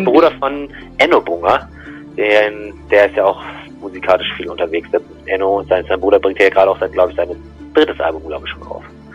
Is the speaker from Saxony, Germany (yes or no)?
no; Schleswig-Holstein, Germany; Ich bin ja auch Norddeutscher, also ganz aus Schleswig-Holstein komme ich ursprünglich.